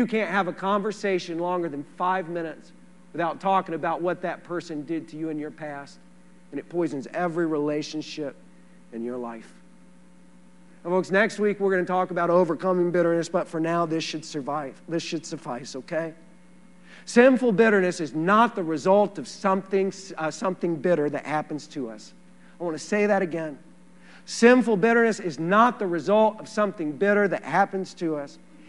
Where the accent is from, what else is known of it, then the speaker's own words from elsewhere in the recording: Texas, United States; as a Texan, I've always thought it was a bowl of chili with no beans, amen?